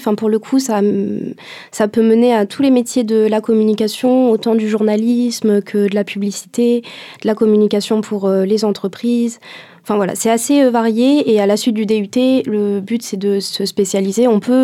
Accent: France; also born or lived in India; je suis née en France, mais je suis d'origine indienne, mes deux parents sont indiens. Je suis née en France et j'ai eu la chance d'habiter 4 ans en Inde, donc j'ai fait mon collège là-bas.

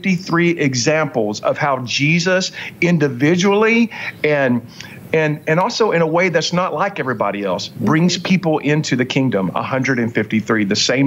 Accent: Texas, United States; I like to say the whole enchilada because I'm a Texan.

